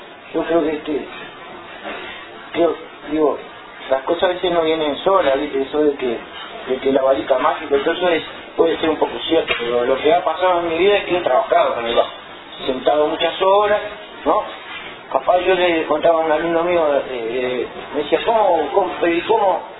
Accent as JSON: {"language": "Spanish", "country": "Uruguay", "said": "me dice, no, pues vos de dónde sos, me dice, ¿viste? Y digo, no, vengo del Uruguay"}